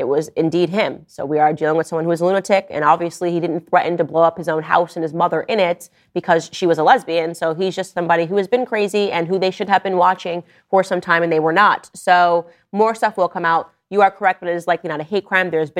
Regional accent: Stamford, Connecticut, United States; for the second time in my hometown, the second time, not the first, three individuals have dropped dead in Stamford, Connecticut due to an overdose.

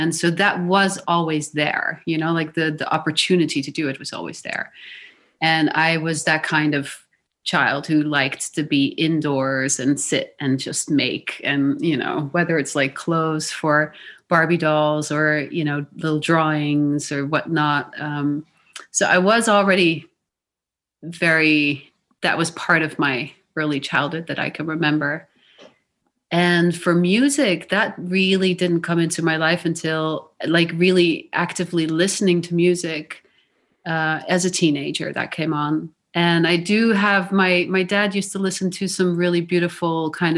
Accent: Netherlands; English is a second language; I grew up in Holland, and I didn't grow up in a particularly artistic milieu, which is sort of like a regular middle class milieu.

